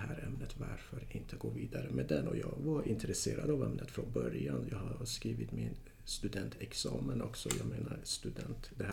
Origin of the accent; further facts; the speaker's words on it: Iran; moved away as an adult; now in Sweden; Jag är född och uppvuxen i Iran.